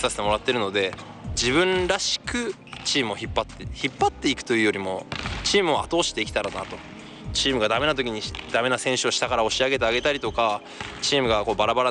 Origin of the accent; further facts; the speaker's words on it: Kumamoto, Japan; 特にやっぱり熊本出身ということで、たくさんの人が本当に何て言うんですかね、熊本出身だよね、頑張ってねっていう声かけをたくさんしてもらって